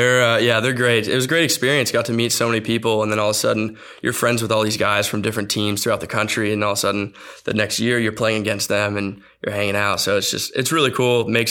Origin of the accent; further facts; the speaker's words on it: Canada; I'm Canadian. I'm a dual citizen.